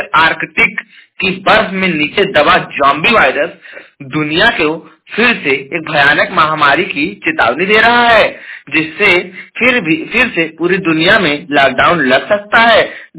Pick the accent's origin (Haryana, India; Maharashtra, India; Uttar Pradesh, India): Uttar Pradesh, India; Jaunpur; और मैं उत्तर प्रदेश के जौनपुर जिले का निवासी हूं